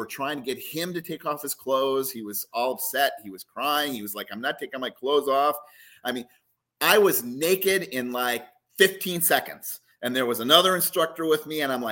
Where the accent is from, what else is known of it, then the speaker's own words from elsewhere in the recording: Florida, United States; And I was from, and I grew up in Florida.